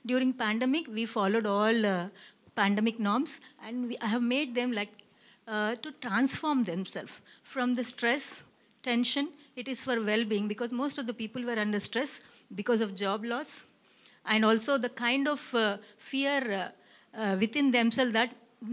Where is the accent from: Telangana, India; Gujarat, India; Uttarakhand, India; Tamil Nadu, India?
Telangana, India; Hyderabad; So I'm from Hyderabad. I'm a professor representing Amjad Ali Khan College of Business Management, India.